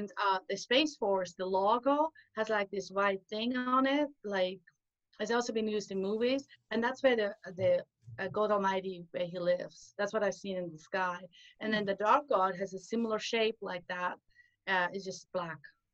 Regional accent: Switzerland; when I was in the Swiss mountains, I grew up in Switzerland, and we were going to the mountains a lot.

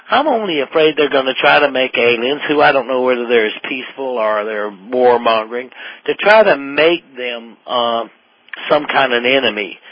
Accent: South Carolina, United States; I come from South Carolina, you know, Darlington Speedway.

